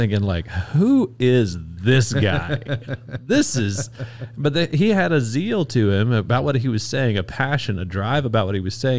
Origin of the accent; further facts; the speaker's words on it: Louisiana, United States; Now I grew up in North Louisiana and I went to a lot of different churches.